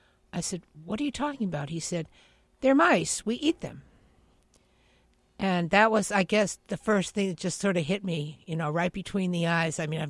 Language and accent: English; United States; So for me as an American, it was really a surprise